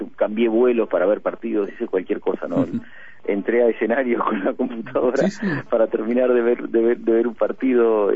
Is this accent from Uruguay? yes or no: yes; Uruguay; now in Spain; saben que soy uruguayo